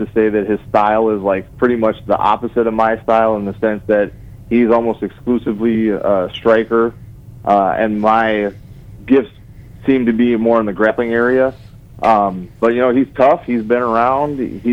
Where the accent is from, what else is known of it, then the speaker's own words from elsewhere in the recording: Midwest, United States; And, you know, I'm from the Midwest. The biggest thing we've ever fished for is, like, pike and maybe sturgeon once in a while, but really it's mostly bass fishing and things like that.